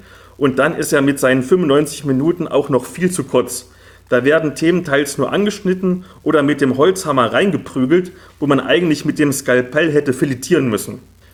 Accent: Halle, Saxony-Anhalt, Germany; Also ich komme ja aus Halle-Neustadt, das ist so ein Ghetto im tiefsten Osten

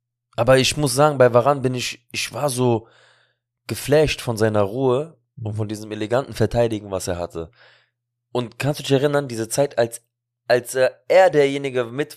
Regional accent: Spain; wo wir einfach als Spanier kaum Land gesehen haben.

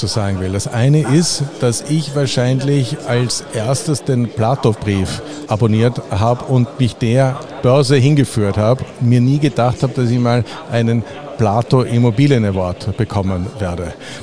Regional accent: Salzburg, Austria; Ich selber bin Salzburger

